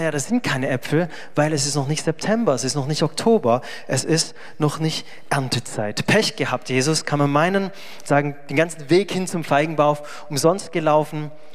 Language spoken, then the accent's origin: German; Baden-Württemberg, Germany; Und ich komme aus dem Remstal, da denke ich natürlich sofort an die Streuobstwiesen, die dort dann überall auch sind.